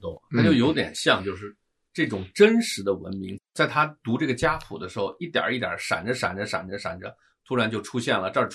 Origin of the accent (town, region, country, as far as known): China